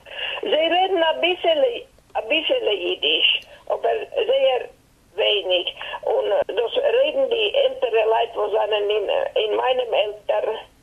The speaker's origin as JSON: {"language": "German", "town": "Vyborg", "country": "Finland", "tie": "born there", "second_language": "German", "lives_now": "Turku, Finland", "said": "Ich bin geboren in Finnland, in Viipuri. Das ist eine Stadt, was gehört heutzutage Russland."}